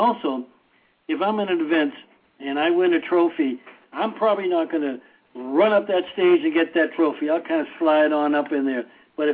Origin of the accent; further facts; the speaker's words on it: Boston, Massachusetts, United States; I grew up in South Boston, fine Irish neighborhood of South Boston that it was in the day.